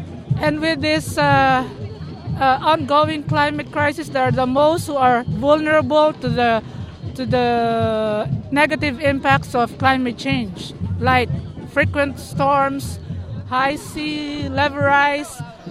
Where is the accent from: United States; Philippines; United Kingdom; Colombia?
Philippines; from the Philippines.